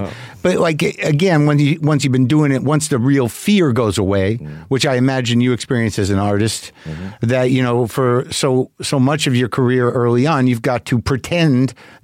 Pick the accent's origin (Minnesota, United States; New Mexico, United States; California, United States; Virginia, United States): New Mexico, United States; I grew up in, my folks are from Jersey. I grew up in New Mexico.